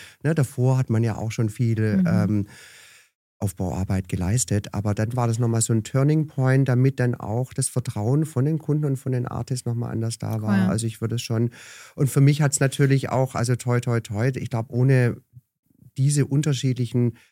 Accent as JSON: {"language": "German", "country": "Germany", "also_born_or_lived": "Amsterdam, Netherlands / Hamburg, Germany", "lives_now": "Munich, Germany", "said": "als Deutsche"}